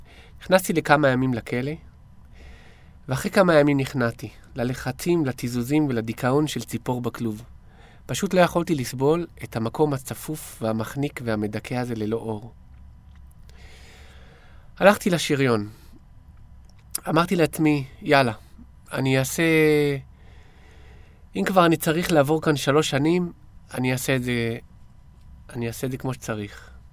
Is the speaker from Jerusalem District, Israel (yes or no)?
no; Ofakim, Southern District, Israel; אני זוכר את עצמי כילד חופשי בגבעות של אופקים.